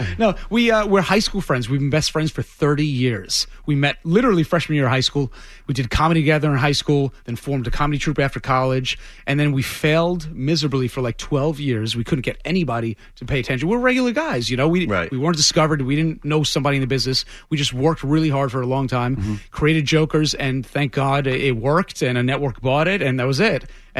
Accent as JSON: {"language": "English", "region": "New York", "country": "United States", "said": "As a New Yorker to play the Garden is unbelievable."}